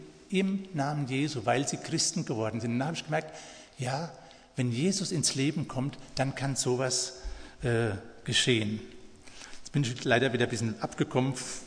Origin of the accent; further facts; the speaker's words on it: Germany; Und haben gesagt, ich bin kein Gringo, ich bin Deutscher.